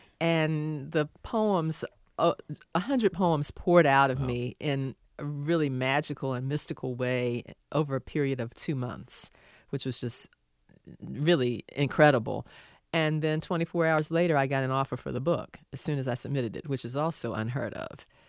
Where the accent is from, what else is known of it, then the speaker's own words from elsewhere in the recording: Baltimore, Maryland, United States; her childhood in Baltimore, Maryland, which is my hometown